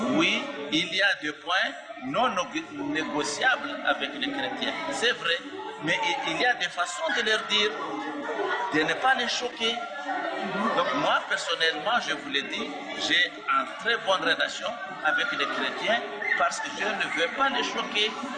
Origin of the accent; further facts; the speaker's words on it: Madagascar; Je suis malgache, mais quand j'arrive à Istanbul, je me retrouve chez moi